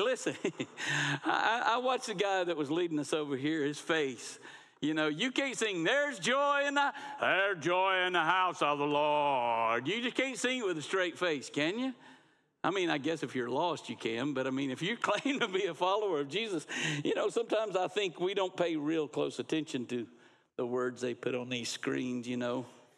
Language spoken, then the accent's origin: English; Niceville, Florida, United States; Becky and I grew up in Niceville